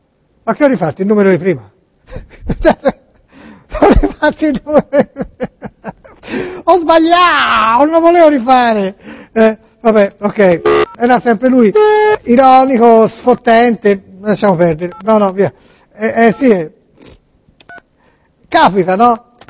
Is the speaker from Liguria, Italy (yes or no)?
no; Tuscany, Italy; now in Campania, Italy; Noi siamo toscani.